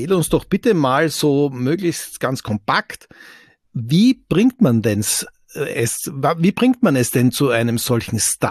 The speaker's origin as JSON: {"language": "German", "region": "Styria", "country": "Austria", "said": "Von Steirerin zu Steirer."}